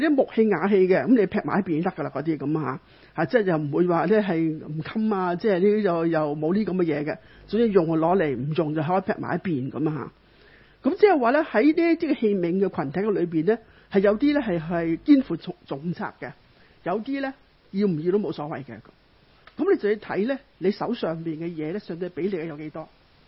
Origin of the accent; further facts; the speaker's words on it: China; 或者很多时候在我们中国人的教导里面